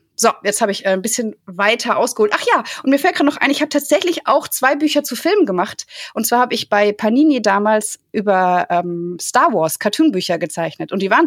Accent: Freiburg, Baden-Württemberg, Germany; ich komme aus Freiburg. Da spricht man badisch, alemannisch.

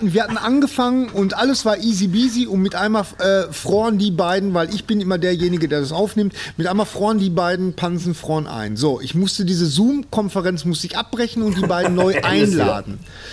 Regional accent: Bochum, North Rhine-Westphalia, Germany; Meine Güte, ne, ich komme aus Bochum.

